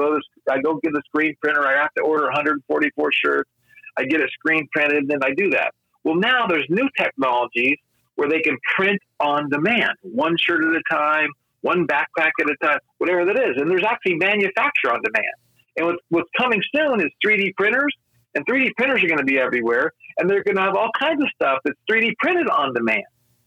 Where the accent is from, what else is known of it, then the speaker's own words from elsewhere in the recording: Colorado, United States; moved away as an adult; now in California, United States; So first of all, I'm from Colorado. So I was in Colorado. So I didn't move out here until after I retired from the business.